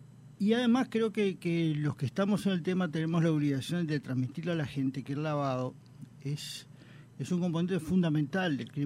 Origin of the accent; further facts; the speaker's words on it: Montevideo, Uruguay; born there; also born or lived in Trinidad; Y nací en Montevideo, pero soy trinitario por adopción.